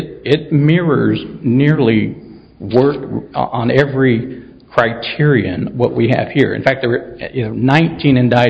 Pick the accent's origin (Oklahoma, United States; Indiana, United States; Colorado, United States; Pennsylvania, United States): Oklahoma, United States; Edmond; I'm from Edmond, Oklahoma